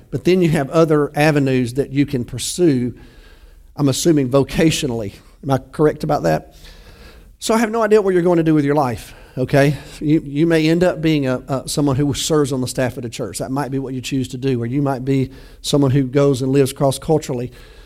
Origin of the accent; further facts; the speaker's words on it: Alabama, United States; That's not good English, is it? But I'm from Alabama, so y'all can forgive me for that.